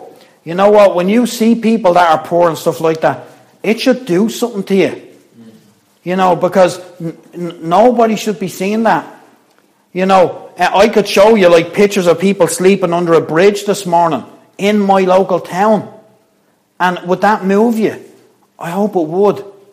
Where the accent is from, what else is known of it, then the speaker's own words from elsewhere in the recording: Ireland; I know we're Irish, but we're not going to start any trouble in the church today.